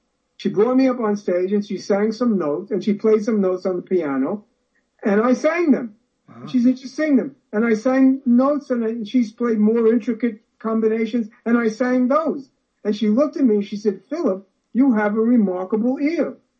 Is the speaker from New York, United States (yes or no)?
yes; Brooklyn, New York, United States; I grew up in Brighton Beach, and right now today, Brooklyn is like the new downtown Manhattan.